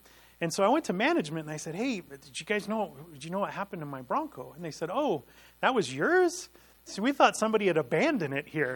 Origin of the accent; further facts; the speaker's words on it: Chicago, Illinois, United States; And a kid growing up in the Chicago area, that was the coolest thing in the world, to come do that in the mountains.